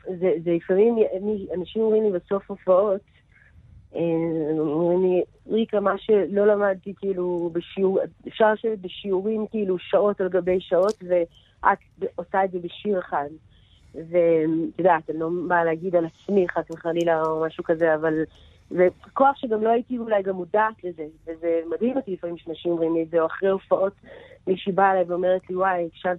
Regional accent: Jerusalem, Jerusalem District, Israel; קודם כל, גדלתי בירושלים, באמת בנחלאות, וזכיתי לגדול פה ולחיות פה כל החיים שלי

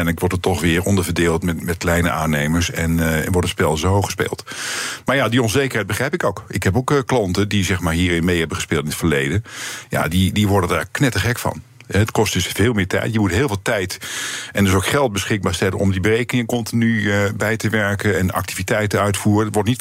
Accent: Groningen, Netherlands; ik kom uit Groningen oorspronkelijk

